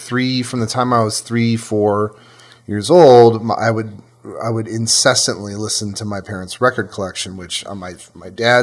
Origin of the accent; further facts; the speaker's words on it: Buffalo, New York, United States; I mean, I'm originally from Buffalo, New York